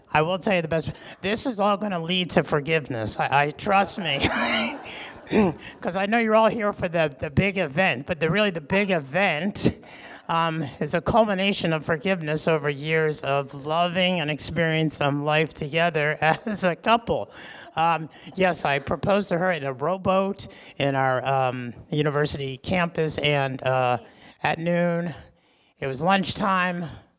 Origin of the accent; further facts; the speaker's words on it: Philadelphia, Pennsylvania, United States; We are Northeasterners. I hope you don't hold that against us. I'm from Philly.